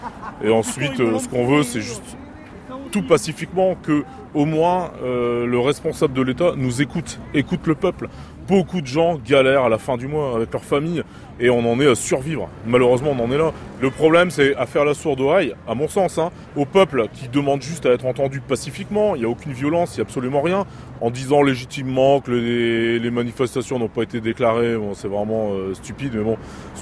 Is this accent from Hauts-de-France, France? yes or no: yes; Cambrai, Hauts-de-France, France; On vient du Nord. On vient du Nord, de Cambrai.